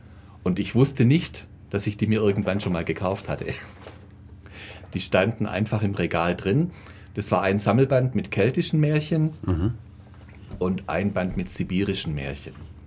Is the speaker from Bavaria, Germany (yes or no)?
no; Ulm, Baden-Württemberg, Germany; Ja, ich bin alter Ulmer, hier in Ulm geboren, aufgewachsen, zur Schule gegangen.